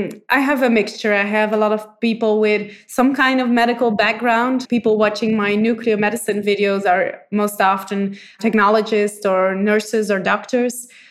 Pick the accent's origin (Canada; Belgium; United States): Belgium; I'm from Belgium. I have a 7-month-old son, and I studied med school in Belgium too.